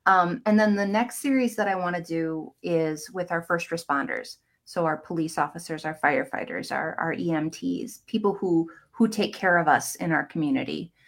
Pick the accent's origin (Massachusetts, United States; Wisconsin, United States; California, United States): Wisconsin, United States; Tomah; I'm from Toma, Sparta area originally. So an hour, you know, east of here, roughly.